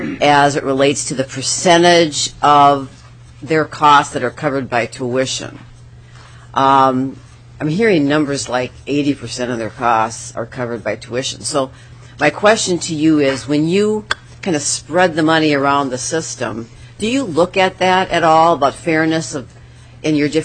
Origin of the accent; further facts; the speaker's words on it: Grand Rapids, Minnesota, United States; And I'm from Grand Rapids, Cohasset, Minnesota